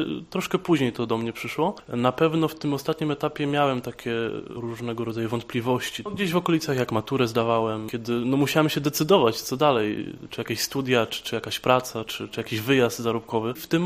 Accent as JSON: {"language": "Polish", "town": "Prudnik", "region": "Opole Voivodeship", "country": "Poland", "said": "pochodzę z parafii świętego Michała Archanioła w Prudniku."}